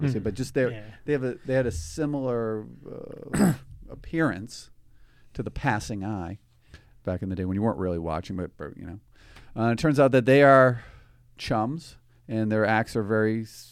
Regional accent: East Coast, United States; So I am from the East Coast, and there's a dividing line between public school kids and private school kids.

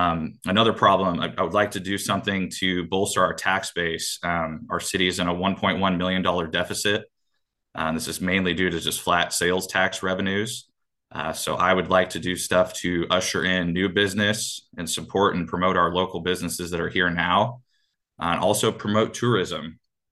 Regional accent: Eureka, California, United States; Being born and raised in Eureka, I just want to help my fellow citizen and help them feel heard.

